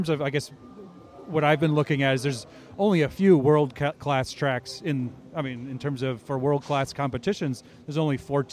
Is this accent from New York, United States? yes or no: yes; New York, United States; Growing up in Greater New York in the United States, I can't help but sort of locate the 1980 Winter Olympics as something really important in my early youth